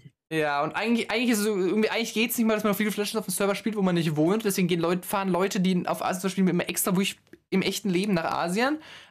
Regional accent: China; also von 0 bis 24 Jahre würde ich jetzt mal rechnen bei uns in China

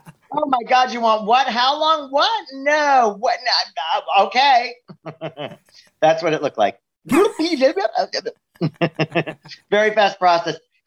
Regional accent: New York, United States; Yeah, I grew up in Long Island, and it's not a very fashionable place. But you're right next to New York City

